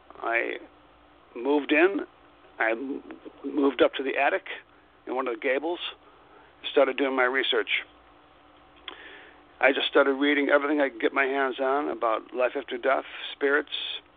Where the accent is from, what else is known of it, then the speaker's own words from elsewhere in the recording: Philadelphia, Pennsylvania, United States; Well, I was a professional musician in Philadelphia, New Jersey, and Delaware. My hometown was Philadelphia.